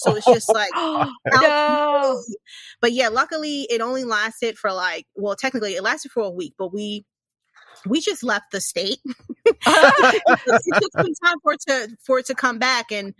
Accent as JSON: {"language": "English", "region": "New York", "country": "United States", "tie": "born or raised there", "said": "I remember one time, you know, growing up in New York, we had a heat wave and where it just shut everything down."}